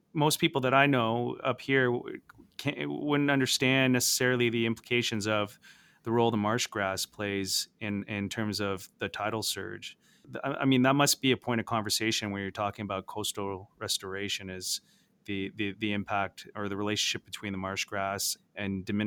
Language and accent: English; Ontario, Canada; other end in Northern Ontario. So thinking of where the watershed shifts and heads up north, even in my hometown